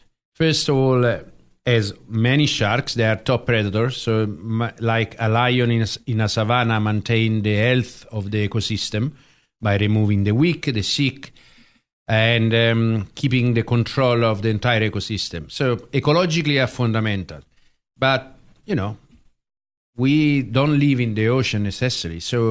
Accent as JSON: {"language": "English", "town": "Rome", "region": "Lazio", "country": "Italy", "second_language": "English", "moved": "yes", "lives_now": "South Africa", "said": "I was born in Italy, in Rome. I'm a Roman first, but this is my country now. I've been living in South Africa since 2005, and specifically in Mossel Bay for most of this time. So, yeah, I'm South African."}